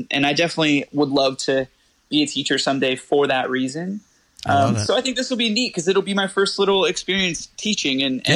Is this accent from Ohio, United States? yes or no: no; California, United States; She's from Florida. Obviously, I'm from California.